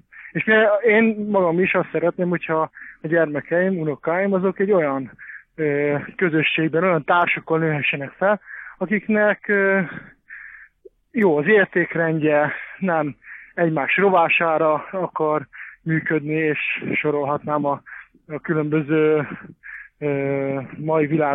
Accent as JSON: {"language": "Hungarian", "country": "Hungary", "said": "illik tudni, mert magyar vagyok"}